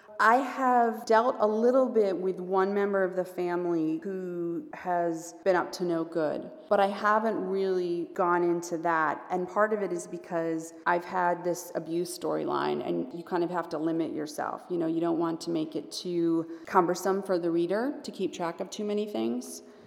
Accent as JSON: {"language": "English", "town": "Marblehead", "region": "Massachusetts", "country": "United States", "tie": "born or raised there", "said": "I grew up in Marblehead, which is on the North Shore, north of Boston, and my parents both worked in the city."}